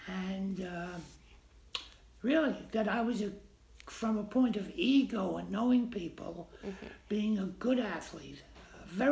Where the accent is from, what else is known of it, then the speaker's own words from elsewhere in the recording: Brooklyn, New York, United States; also born or lived in Rockland County / Buffalo; now in Martha's Vineyard, United States; I grew up in Brooklyn, lived in Rockland County for 12 years, and then Buffalo for 30 years, and in 1998, I moved to Martha's Vineyard.